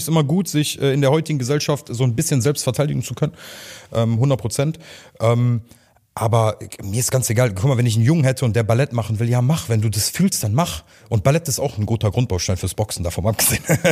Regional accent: Hamm, North Rhine-Westphalia, Germany; in Hamm, da wo ich herkomme, kennen mich viele so

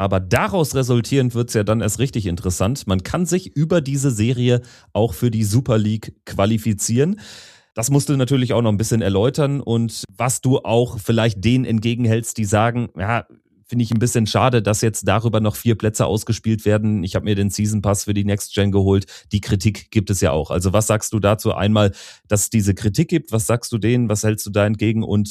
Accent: Bavaria, Germany; Das heißt, theoretisch kann ich als Oberbayer in Österreich Turniere spielen

